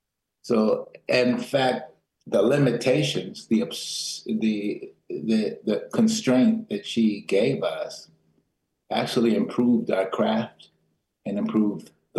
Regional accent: Los Angeles, California, United States; Memories of growing up in Los Angeles, hearing her on the radio

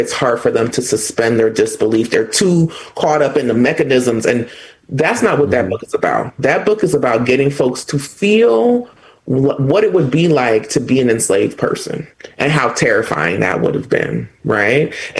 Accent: Florida, United States; And I'm from Florida, where some of the worst book banning is coming from, right?

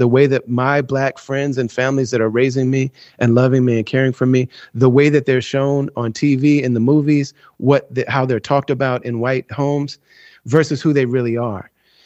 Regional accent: Midwest, United States; My parents are white, but I grew up in the Midwest. It was very rare to have albinism.

